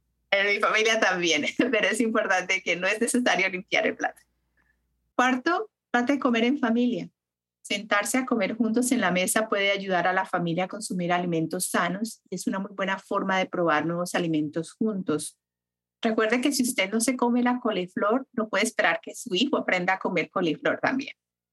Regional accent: Colombia; Yo soy de Colombia y también el almuerzo es más fuerte.

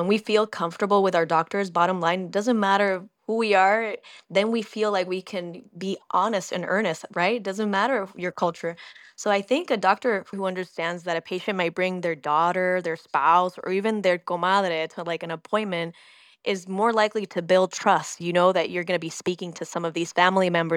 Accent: Puerto Rico; born there; first language Spanish; English is a second language; I was born in Puerto Rico. My first language is Spanish.

